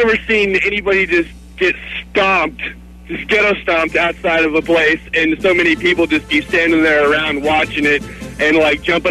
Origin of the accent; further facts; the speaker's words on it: California, United States; I've never seen, and I'm from California. It's pretty rough there.